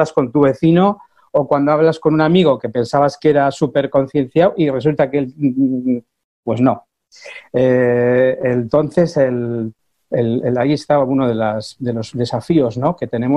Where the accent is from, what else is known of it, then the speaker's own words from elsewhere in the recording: Basque Country, Spain; tenemos que no solo pensar en nosotros como vascos, como españoles, como europeos